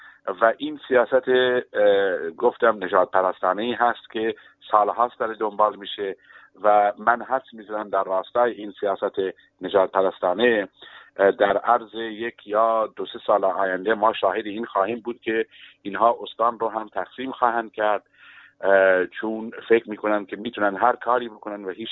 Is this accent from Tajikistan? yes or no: no; Chabahar, Sistan and Baluchestan, Iran; به عنوان یک بلوچ، به خصوص بلوچی که از چابهار اومده،